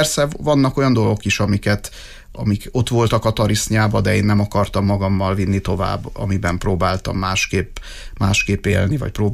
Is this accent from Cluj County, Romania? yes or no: yes; Cluj-Napoca, Cluj County, Romania; Kolozsváron születtem, az életem legnagyobb részét gyerekkoromnak, fiatalkoromnak ott éltem